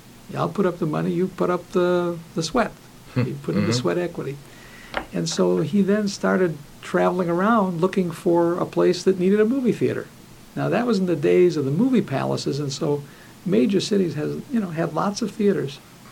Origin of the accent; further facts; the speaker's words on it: Minneapolis, Minnesota, United States; born there; I was born in Minneapolis about 6 months before, well, let's see. Yeah, 6 months before my father opened his first movie theater there.